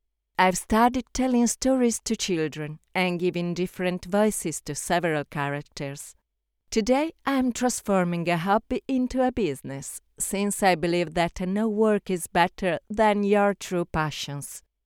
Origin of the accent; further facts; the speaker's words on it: Bologna, Emilia-Romagna, Italy; English is a second language; now in Milan, Italy; Bologna, my hometown. I've moved to Milan